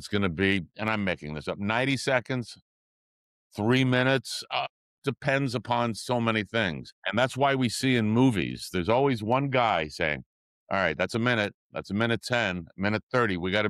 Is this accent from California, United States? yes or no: no; New York, United States; and I grew up in New York, so boy, that was full of BS